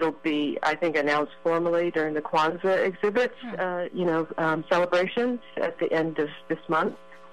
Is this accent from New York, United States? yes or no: yes; New York City, New York, United States; now in San Francisco, United States; I grew up in New York City, but I've been out here for 30 years.